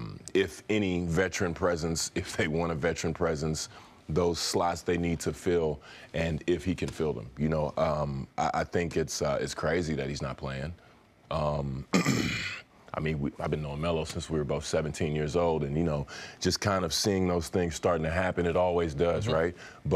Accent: Dallas, Texas, United States; You know, being in San Antonio, I'm from Dallas.

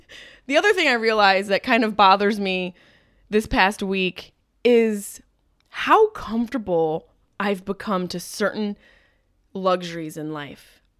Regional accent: Syracuse, New York, United States; I'm from, Syracuse, you guys are like, okay, screw you. You don't know cold. Well, I know cold because I grew up on the East Coast. Technically upstate New York, but close to the East Coast.

